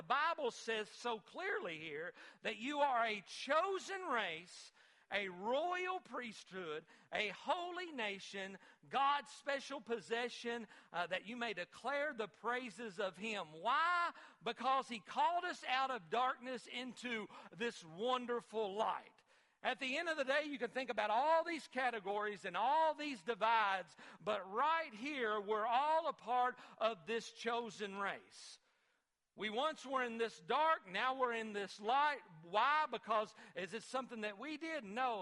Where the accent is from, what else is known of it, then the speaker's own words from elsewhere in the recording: Litchfield, Kentucky, United States; Me too, man. Boop. Go Litchfield, okay? We're from Litchfield. That's in western Kentucky.